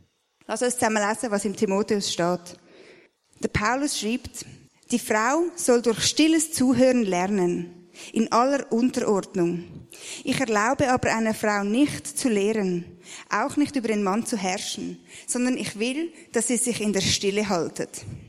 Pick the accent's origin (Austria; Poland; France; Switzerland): Switzerland; Basel-Stadt; accent: Basel German; Baseldeutsch, für die, was gar nicht geht, meinen Dialekt zu ertragen.